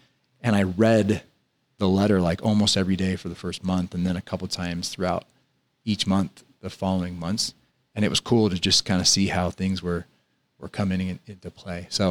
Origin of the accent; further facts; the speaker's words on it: Kansas, United States; I grew up in Kansas, and we would drive.